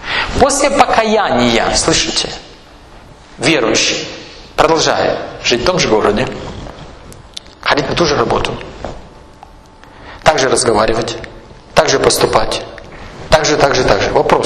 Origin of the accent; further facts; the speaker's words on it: Kyiv, Ukraine; Но я вырос в Киеве. Я рос в Киеве.